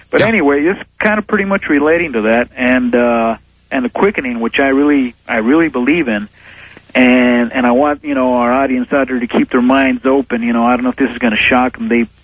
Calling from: El Paso, Texas, United States; But, anyway … I'm calling from El Paso, Texas.

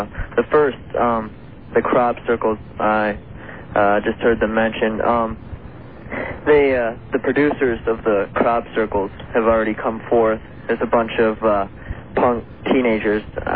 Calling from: Columbia, Missouri, United States; I'm calling from Columbia, Missouri. I'm a 16-year-old science student here

